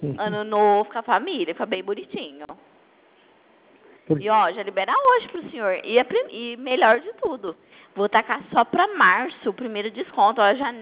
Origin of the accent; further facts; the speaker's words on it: Bebedouro, São Paulo, Brazil; Não, nós somos aqui de Bebedouro. Pertinho de Barretos.